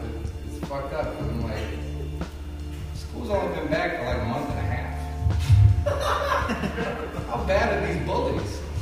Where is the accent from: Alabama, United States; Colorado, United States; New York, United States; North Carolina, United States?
Colorado, United States; Denver; now in Illinois, United States; It's fucked up because I'm from Colorado. So I get to grow up right down the street from Columbine. And I moved here to Illinois.